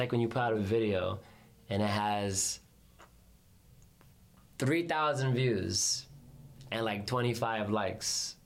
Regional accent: Bronx, New York, United States; all my friends growing up in the Bronx, all had the best sense of fashion

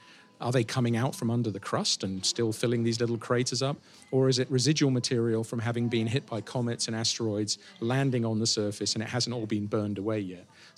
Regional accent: United Kingdom; as a Brit, I say that, but I say that because I see it every day.

